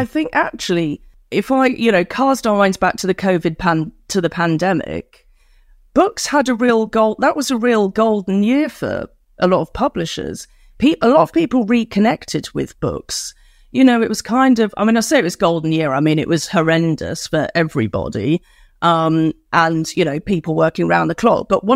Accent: Wales, United Kingdom; born there; I mean, I was born in Wales, actually

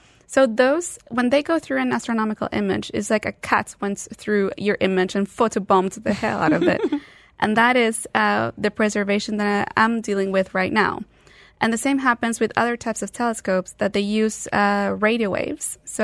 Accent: Chile; I'm Chilean. I'm from South America. So I always get this question.

